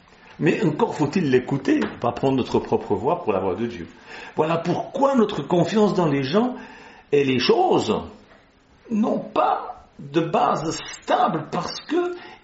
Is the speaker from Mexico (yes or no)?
no; Switzerland; Moi, je suis suisse, je vote pas.